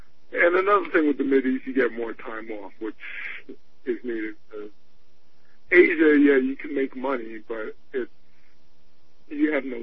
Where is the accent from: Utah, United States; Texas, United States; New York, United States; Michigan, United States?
New York, United States; this is why I thank God I'm a New Yorker